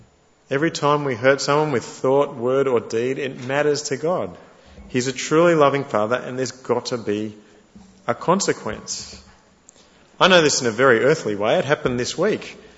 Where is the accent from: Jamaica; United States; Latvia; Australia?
Australia; As an Australian dad, this is pretty exciting.